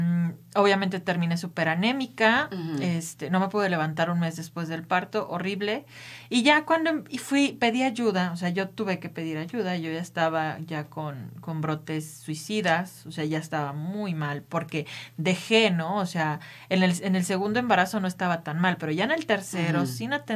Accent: Xalapa, Veracruz, Mexico; now in Torreón, Mexico; Yo amo el café, yo soy de Jalapa. Las calles en Jalapa huelen a café todo el tiempo.

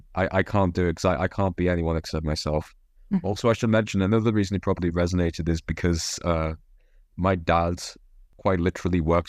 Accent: Whitehaven, North West England, United Kingdom; accent: northern; I'm from Cumbria and from a small town called Whitehaven

